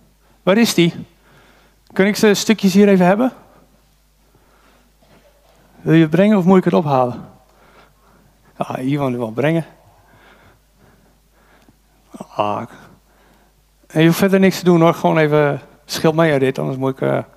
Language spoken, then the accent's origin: Dutch; Canada; Dutch is a second language; also born or lived in Vancouver / Ontario / United States / Amsterdam; now in Loppersum, Netherlands; ik ben bijvoorbeeld een immigrant, ik kom uit Canada. En ik heb in Vancouver gewoond, in Amerika gewoond, in Ontario gewoond, en in Amsterdam gewoond, en in Rijnsburg gewoond, en in Zuid-Holland gewoond. En nu woon ik in Loppersum inmiddels 17 jaar, of in Noord-Groningen